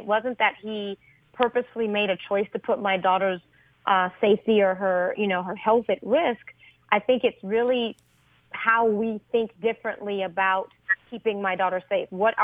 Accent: Louisiana, United States; I am from Louisiana, so you know how that goes down.

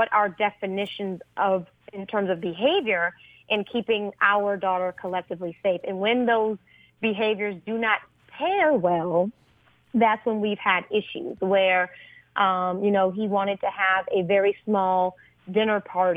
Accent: Louisiana, United States; I am from Louisiana, so you know how that goes down.

